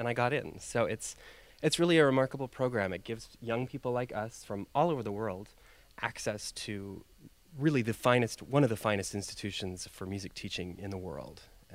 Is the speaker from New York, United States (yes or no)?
no; Salt Lake City, Utah, United States; So I'm from Salt Lake City, Utah, and I was in a pre-college music program in high school